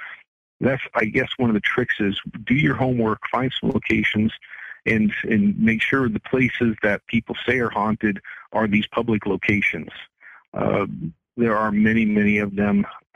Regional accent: Vancouver, Washington, United States; I was born in Vancouver, Washington, lived there my entire life.

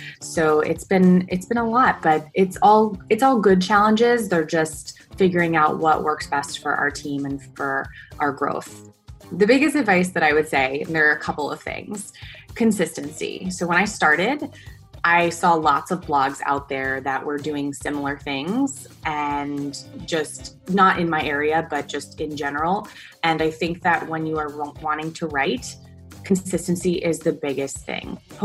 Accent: Hoboken, New Jersey, United States; I am from Hoboken, New Jersey, and I run the website

